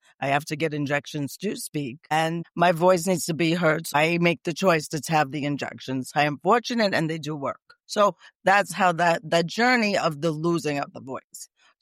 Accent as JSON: {"language": "English", "town": "Brooklyn", "region": "New York", "country": "United States", "tie": "born or raised there", "lives_now": "Bluffton, United States", "said": "I grew up in Brooklyn, New York. I moved to Staten Island, New York after that when I got married and had my son."}